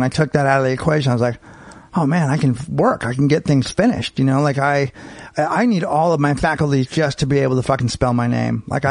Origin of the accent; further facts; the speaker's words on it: San Francisco, California, United States; also born or lived in Marin; San Francisco and Marin.